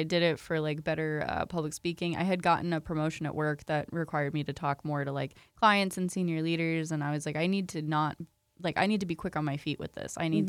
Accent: Michigan, United States; moved away as an adult; also born or lived in Houston; now in Huntsville, United States; I was born and raised in Michigan and then moved to Houston when I was 18, lived there for actually 10 years on the dot, and then came to Huntsville last year.

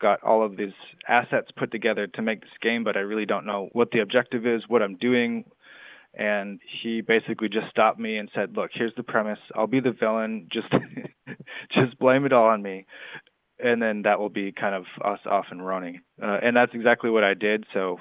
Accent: Green Bay, Wisconsin, United States; I'm originally from Green Bay, so I couldn't help putting in some of my hometown stuff there.

